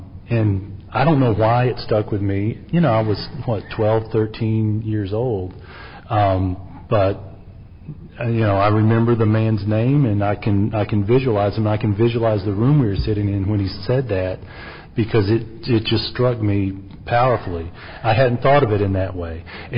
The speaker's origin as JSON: {"language": "English", "town": "Atlanta", "region": "Georgia", "country": "United States", "tie": "born or raised there", "said": "He was one of the elders at my congregation growing up in Metro Atlanta"}